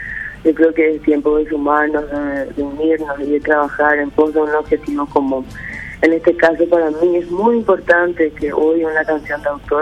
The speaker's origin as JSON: {"language": "Spanish", "country": "Paraguay", "said": "como artista y como paraguaya"}